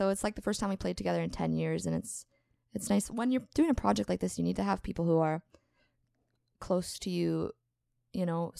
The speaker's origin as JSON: {"language": "English", "town": "Morden", "region": "Manitoba", "country": "Canada", "tie": "born or raised there", "said": "We grew up in Morden playing together."}